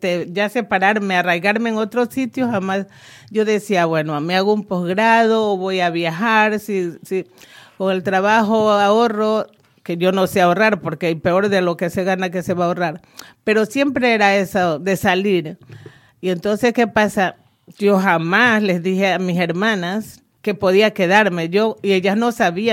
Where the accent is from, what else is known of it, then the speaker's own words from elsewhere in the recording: Esmeraldas, Ecuador; me duele mucho lo que está pasando en mi país. Pero el Ecuador es un país maravilloso en su naturaleza y en su gente, y mi tierra Esmeralda es alegría, siempre alegre, una tierra verde